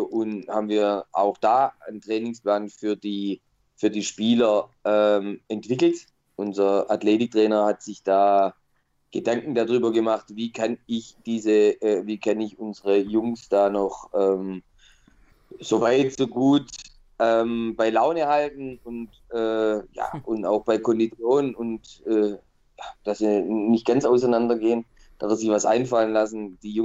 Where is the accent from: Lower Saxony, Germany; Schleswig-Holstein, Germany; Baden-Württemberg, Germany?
Baden-Württemberg, Germany; Stuttgart; ich als Stuttgarter kann mir nicht vorstellen